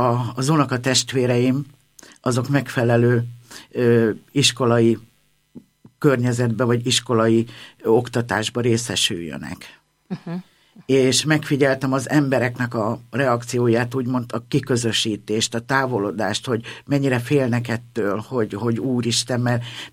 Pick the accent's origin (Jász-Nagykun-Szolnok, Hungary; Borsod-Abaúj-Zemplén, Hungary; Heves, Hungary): Jász-Nagykun-Szolnok, Hungary; Vidéken, Szolnok megyei vagyok, Alföldön nőttem fel, és nagy családban, 5 voltunk testvérek